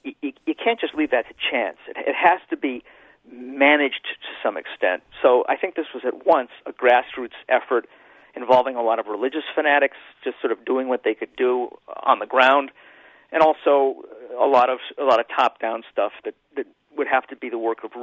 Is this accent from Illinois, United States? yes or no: yes; Chicago, Illinois, United States; And I'm from Chicago, so nobody has to tell me that Democrats steal votes.